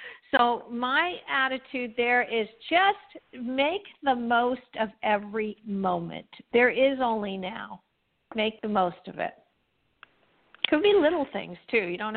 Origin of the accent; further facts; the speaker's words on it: London, United Kingdom; also born or lived in Montreal / California; I grew up in London and Montreal and California. So I'm a British citizen, Canadian citizen, and an American citizen. I'm also Pakistani